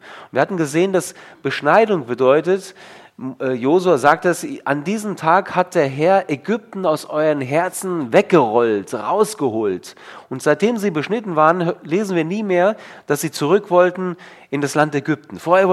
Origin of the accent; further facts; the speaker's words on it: Herborn, Hesse, Germany; moved away as an adult; also born or lived in Berlin / Colombia; now in Hermeskeil, Germany; Eigentlich bin ich Berliner, aber nur die ersten 2 Jahre meines Lebens. Dann haben wir im Lahn-Dill-Kreis gewohnt, in Herborn, Seelbach bei Dillenburg, da in der Gegend.